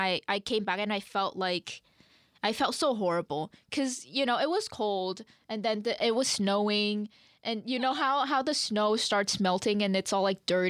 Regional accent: Vietnam; I'm from Vietnam.

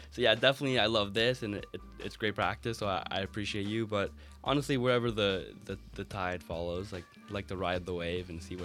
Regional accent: Montreal, Quebec, Canada; I'm from Montreal, so coming to a new city and kind of changing the ways a little bit

